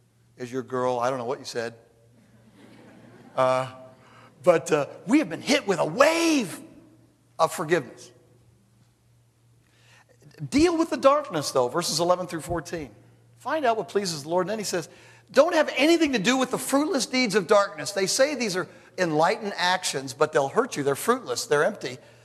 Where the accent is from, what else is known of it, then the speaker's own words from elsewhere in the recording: California, United States; You know, I'm from California. We've killed everything.